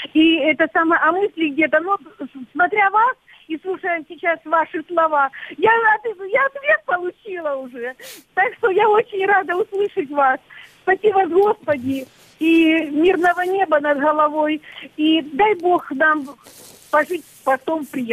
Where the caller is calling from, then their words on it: Poltava, Poltava Oblast, Ukraine; я из Украины … звоню. Это город Полтава.